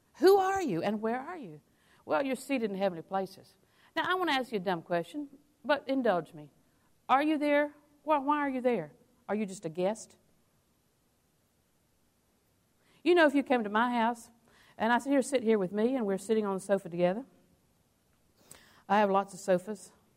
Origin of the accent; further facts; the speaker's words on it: Auburndale, United States; in the natural, I was born in Auburndale. 304, we still own Daddy's house